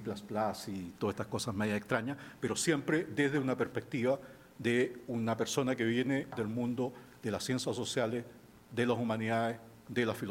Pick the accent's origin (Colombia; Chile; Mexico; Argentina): Chile; moved away as an adult; Soy chileno originalmente.